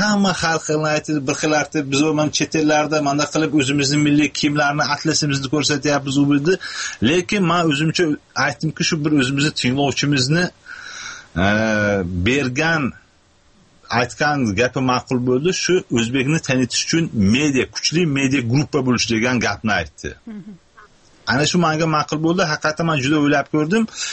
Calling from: Moscow, Russia; Men Moskvadanman.

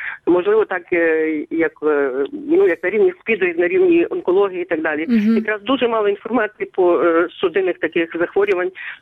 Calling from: Truskavets, Lviv Oblast, Ukraine; Трускавець.

